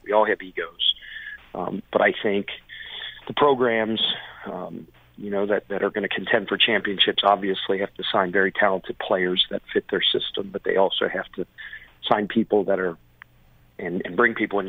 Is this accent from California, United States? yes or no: no; Cincinnati, Ohio, United States; I'm a baseball guy. I'm from Cincinnati.